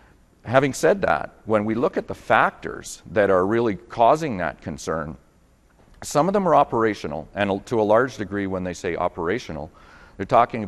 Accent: Canada; So I'm from Canada, if you haven't picked it up in my accent.

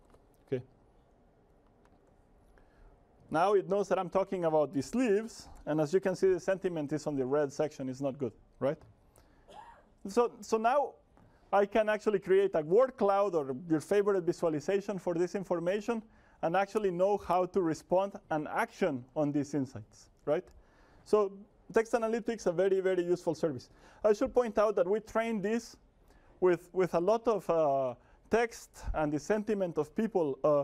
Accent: Guatemala; So when I was a kid, I'm from Guatemala, and in Guatemala, when I was a kid, there were three TV channels.

